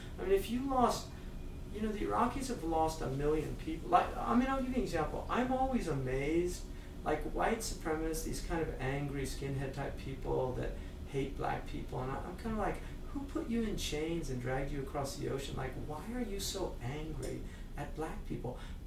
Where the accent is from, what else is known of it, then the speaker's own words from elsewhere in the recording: United States; Even as an American, I never felt like because I was an American they would hate me.